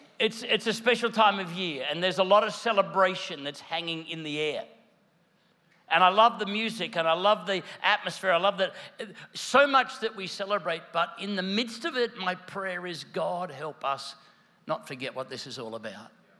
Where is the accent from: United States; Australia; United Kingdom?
Australia; Queensland; I don't, I'm from Queensland, I dream of a sweaty Christmas.